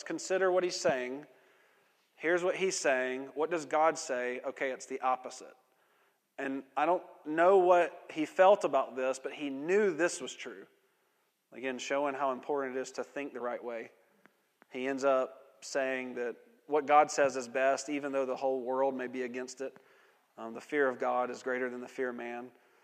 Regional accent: the South, United States; I remember growing up in the South.

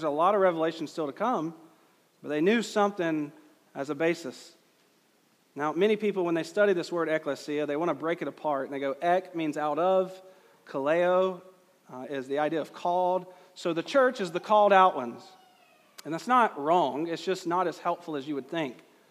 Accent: Georgia, United States; English is hard enough for me. I'm from Georgia.

